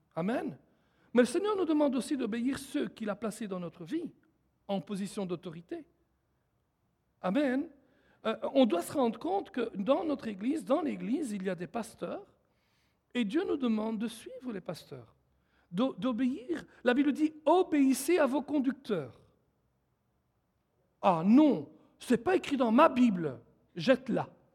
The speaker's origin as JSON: {"language": "French", "country": "Switzerland", "said": "Chez nous, en Suisse, probablement pas comme au Canada."}